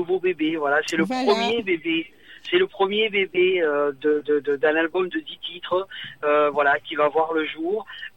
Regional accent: Boulogne-sur-Mer, Hauts-de-France, France; Non, je suis normand. Je suis normand, mais avec le sang du Nord.

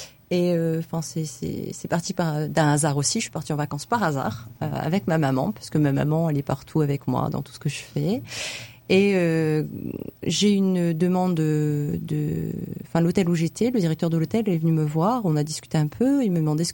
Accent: France; puisque je suis française, ça peut pas être bien.

